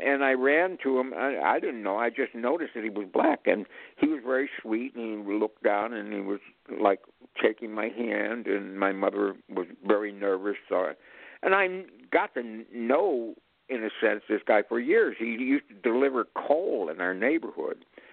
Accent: Chicago, Illinois, United States; He was from Chicago. I was from Chicago.

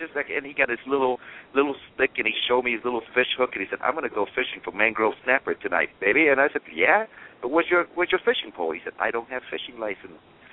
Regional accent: Vietnam; moved away; I came from Vietnam. I'll tell you, I'm a boat person. I came from Vietnam as a boat person.

